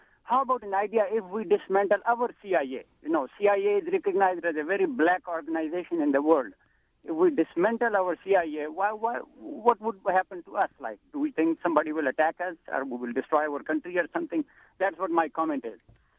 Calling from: Mesquite, Texas, United States; I'm calling from Mesquite.

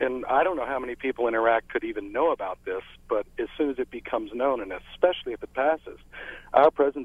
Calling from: Miami, Florida, United States; Yes, hello. I'm calling from Miami.

